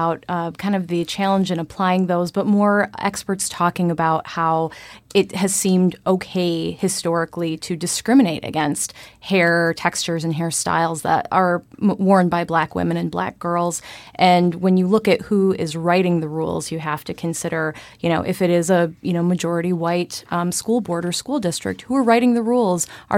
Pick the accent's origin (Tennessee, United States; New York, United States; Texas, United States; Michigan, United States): Michigan, United States; I'm from Michigan, and we didn't have these, you know, kinds of dress codes when I was growing up.